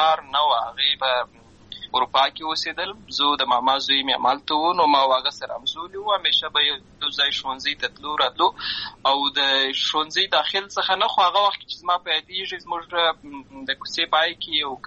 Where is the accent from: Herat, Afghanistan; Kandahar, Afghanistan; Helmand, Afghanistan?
Helmand, Afghanistan; Lashkar Gah; born there; also born or lived in Uruzgan; زه په اصل کې د اوروزګان ولایت یم اما زه په هلمند ولایت لشکرګاه کې پیدا شوی یم